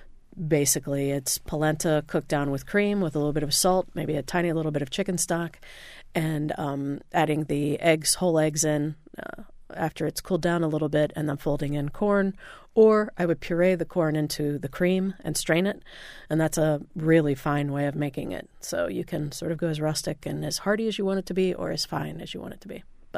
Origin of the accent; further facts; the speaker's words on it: Indiana, United States; growing up in Indiana didn't exactly.